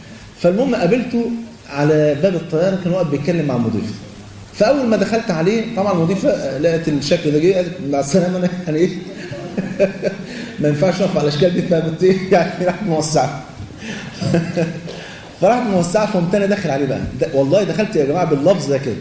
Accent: Egypt; مطرب من أشهر المطربين عندنا في مصر

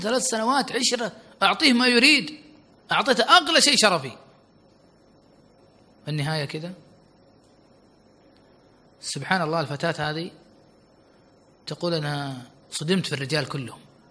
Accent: Saudi Arabia; قالت أنت منين؟ قلت أنا من السعودية.

